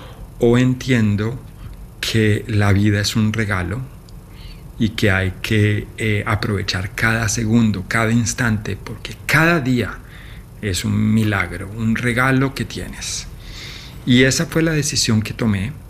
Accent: Colombia

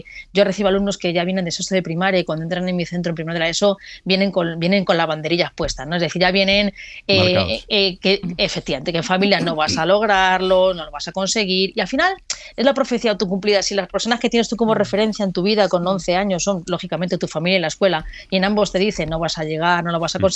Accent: Madrid, Community of Madrid, Spain; Tampoco aquí en mi adolescencia, aquí en el Villaverde, tampoco fue fácil, ¿eh?

